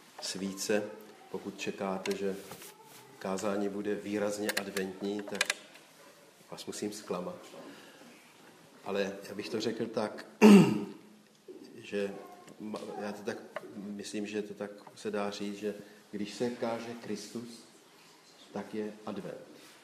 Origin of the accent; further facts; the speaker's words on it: South Moravian Region, Czechia; na jihu Moravy, odkud pocházím